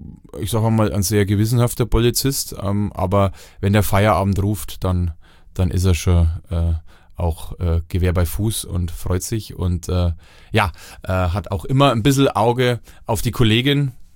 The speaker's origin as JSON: {"language": "German", "region": "Bavaria", "country": "Germany", "tie": "born or raised there", "said": "ich bin ja quasi 20 Jahre meines Lebens, über 20 Jahre, 21 Jahre meines Lebens in der Nähe von Hof aufgewachsen"}